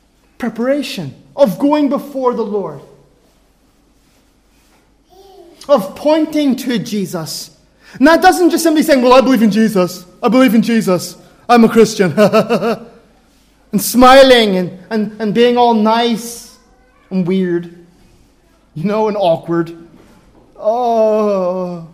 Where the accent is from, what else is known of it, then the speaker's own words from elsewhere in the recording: Ireland; I'm an Irishman.